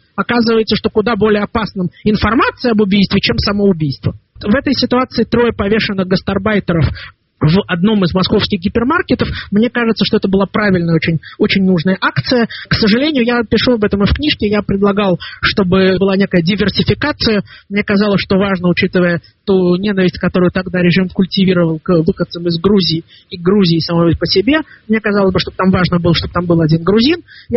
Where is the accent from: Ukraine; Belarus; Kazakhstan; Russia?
Russia; Moscow; now in Israel; Вы подчеркиваете, что я из Израиля, но вообще я уроженец Москвы. В Москве я родился и вырос. И в Москве я за последние 10 лет был как минимум 40 раз.